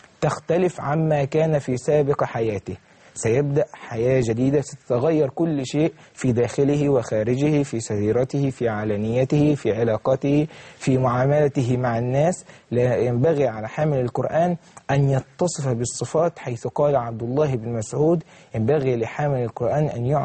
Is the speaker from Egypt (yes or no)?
no; Syria; لبلدنا سوريا،